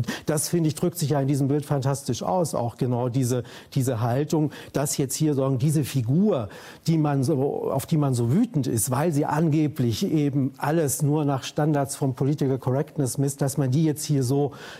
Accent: West Germany, Germany; ich komme aus dem Westen.

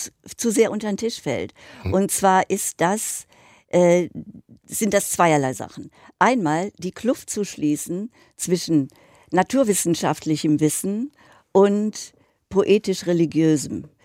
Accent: Cologne, North Rhine-Westphalia, Germany; das ist ja so eine Verbeugung wieder vor meiner Heimat, vor Köln und dem Rheinland.

